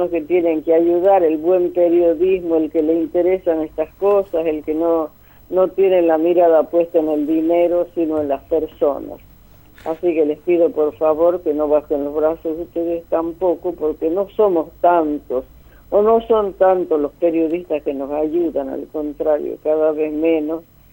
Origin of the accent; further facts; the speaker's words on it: La Rioja, Argentina; yo soy de La Rioja y trabajaba ahí de docente y pedí el traslado hasta que me lo dieron en el año 85, en julio me vine acá